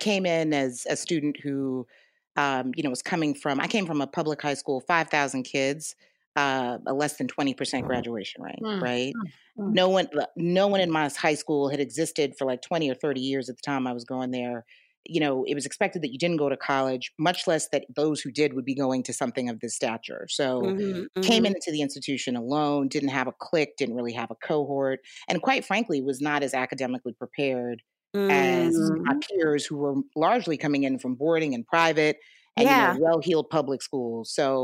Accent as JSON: {"language": "English", "town": "New York City", "region": "New York", "country": "United States", "tie": "born or raised there", "said": "growing up in New York, native New Yorker, wasn't raised by either of my parents, was raised by maternal parents"}